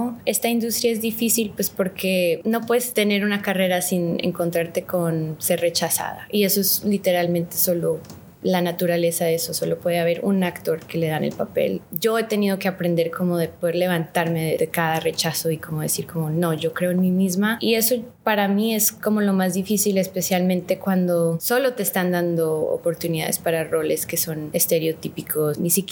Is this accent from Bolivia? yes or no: no; Colombia; soy colombiana.